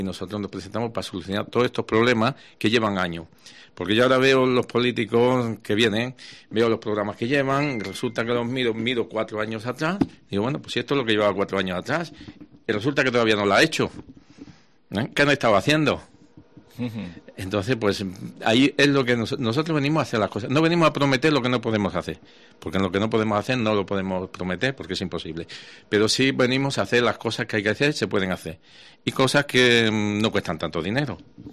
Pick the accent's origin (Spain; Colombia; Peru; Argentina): Spain; Córdoba, Andalusia; born there; now in Menorca, Spain; Nací en Córdoba, para que todo el mundo lo sepa. Llevo 35 años en Menorca